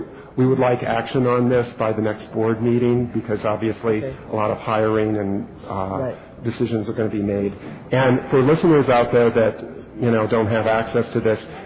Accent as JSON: {"language": "English", "region": "New York", "country": "United States", "said": "I'm from the New York listening area"}